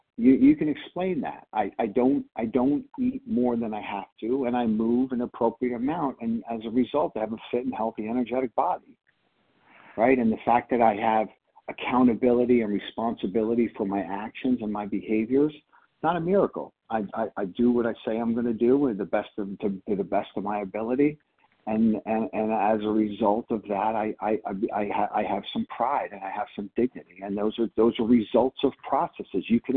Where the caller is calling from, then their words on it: Pennsylvania, United States; Good morning, Kelly. I'm calling from Pennsylvania